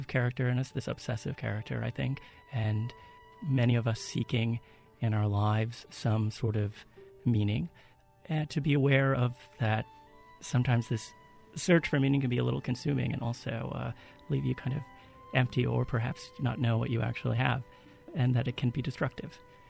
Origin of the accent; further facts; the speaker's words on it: North Dakota, United States; also born or lived in Minnesota; now in New Orleans, United States; I'm originally from North Dakota, from a ranch in the plains. And then I lived in Minnesota.